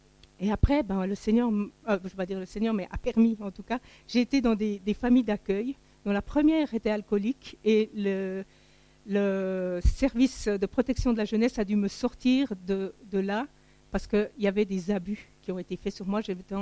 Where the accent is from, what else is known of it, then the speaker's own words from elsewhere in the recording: Tunisia; born there; je suis née en Tunisie. Je suis née en Tunisie dans des circonstances très difficiles.